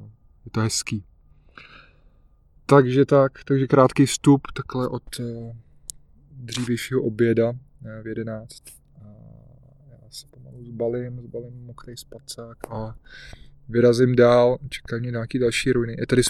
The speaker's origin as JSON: {"language": "Czech", "region": "Prague", "country": "Czechia", "said": "Radoval se, že jsem z Prahy."}